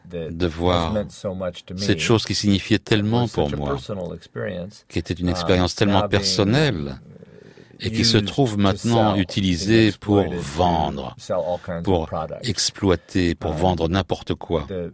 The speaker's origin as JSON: {"language": "French", "region": "Hawaii", "country": "United States", "tie": "born or raised there", "said": "c'était une chanson à la radio quand j'étais gamin à Hawaï dans les années 60"}